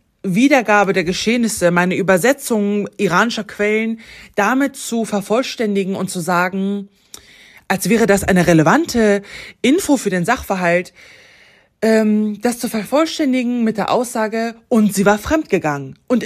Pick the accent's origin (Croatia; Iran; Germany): Iran; Allerhöchstens auf Grundlage dessen, dass ich als Iranerin imstande war, aktuelle Berichte darüber zu lesen